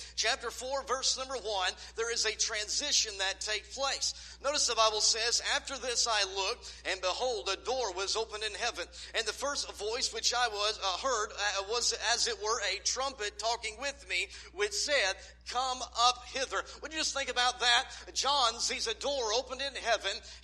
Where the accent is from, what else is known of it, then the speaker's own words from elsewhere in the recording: Texas, United States; now in Rogers, United States; Well, we currently live in Rogers, Arkansas. We're center of the Gospelite Baptist Church. I was raised here in Texas.